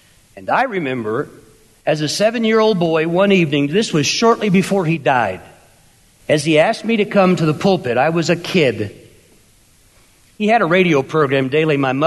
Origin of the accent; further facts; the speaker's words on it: Evansville, Indiana, United States; For you see, I grew up in Evansville, Indiana.